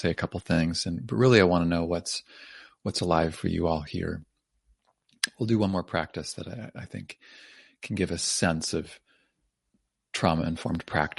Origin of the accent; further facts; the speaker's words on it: Canada; partly as me and partly as a Canadian